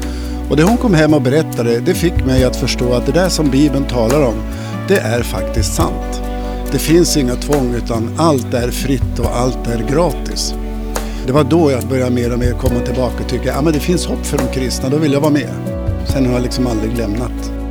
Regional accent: Norrland, Sweden; also born or lived in Stockholm; now in Sandviken, Sweden; Jag är norrlänning, kanske hörs lite grann på dialekten. Jag har bott i Stockholm i 44 år och bor numera utanför Sandviken. Jag är uppvuxen i ett kristet hem, i ett statskyrkligt hem.

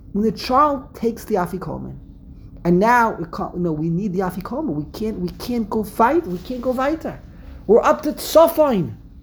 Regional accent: Brooklyn, New York, United States; accent: Brooklyn; So I'm mamish embarrassed to open up my mouth and give away that I'm from Brooklyn with the Brooklyn accent, and I can't speak a word of Hebrew.

